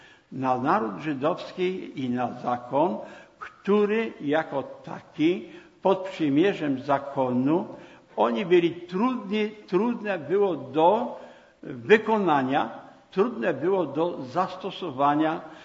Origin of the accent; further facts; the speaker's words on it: Żywiec, Silesian Voivodeship, Poland; je pochodzę z Żywca